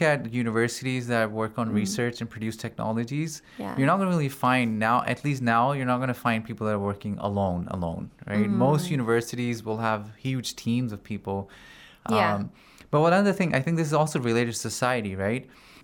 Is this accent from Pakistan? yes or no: yes; Pakistan; moved away; I'm studying here in the Hauza. I'm studying psychology here, and I'm originally from Pakistan, but I've lived in different countries.